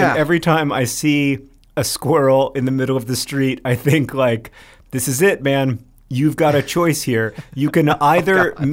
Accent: Orlando, Florida, United States; Hank and I grew up in Orlando

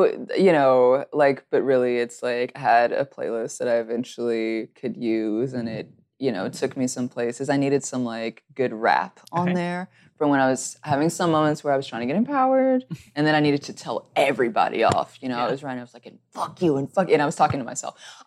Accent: the South, United States; I am from the South, so I cook a lot and I have some indulgent things.

